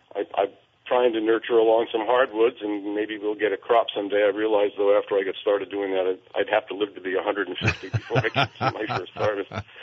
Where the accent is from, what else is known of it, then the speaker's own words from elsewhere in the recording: Massachusetts, United States; We were raised on the Cape.